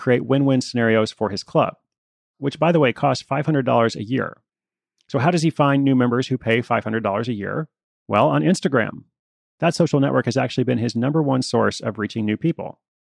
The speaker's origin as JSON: {"language": "English", "town": "Portland", "region": "Oregon", "country": "United States", "tie": "born or raised there", "said": "my hometown of Portland the day after that."}